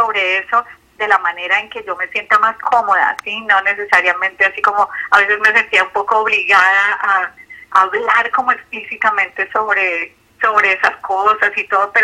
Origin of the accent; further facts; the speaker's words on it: Huila, Colombia; also born or lived in Bogotá, Colombia; Yo nací en Bogotá, pero me crié en el Huila, que es una región de así como de tierra caliente.